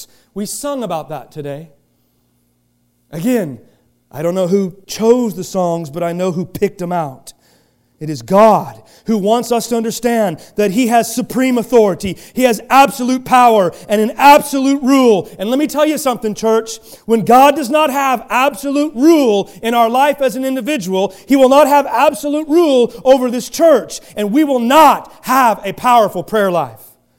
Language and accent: English; Kansas City, Missouri, United States; When I was growing up in Kansas City, there was a radio station called KY102.